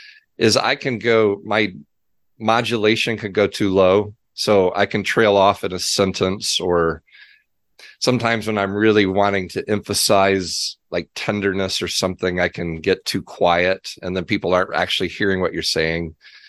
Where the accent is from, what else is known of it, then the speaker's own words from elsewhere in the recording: North Carolina, United States; I'm a hillbilly from North Carolina, and just sometimes I mispronounce things or wrongly emphasize things.